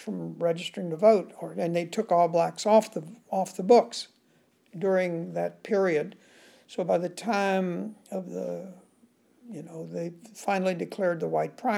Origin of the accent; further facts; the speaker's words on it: Gastonia, North Carolina, United States; And he was from Charleston, South Carolina, and I was from Gastonia.